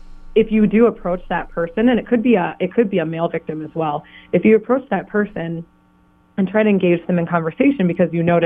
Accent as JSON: {"language": "English", "town": "Eau Claire", "region": "Wisconsin", "country": "United States", "said": "So we're from Eau Claire."}